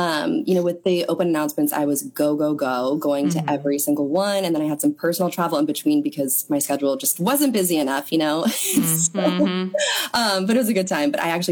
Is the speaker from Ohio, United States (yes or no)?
no; Houston, Texas, United States; also born or lived in New York; I was born in New York, raised in Houston, and they moved to Memphis about 4 years ago.